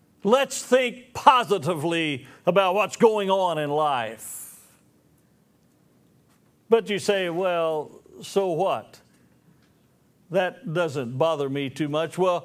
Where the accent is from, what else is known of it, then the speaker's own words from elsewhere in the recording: Arkansas, United States; See, I come from Arkansas, so I sometimes speak my piece pretty loudly